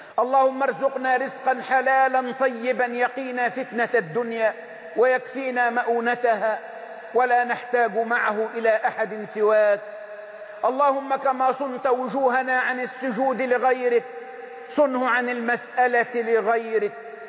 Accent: Egypt; بلدنا مصر

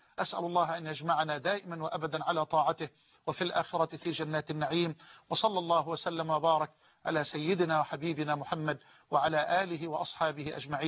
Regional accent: Egypt; وأسأل الله أن يرفع عن بلدنا مصر الغلاء والوباء والبلاء

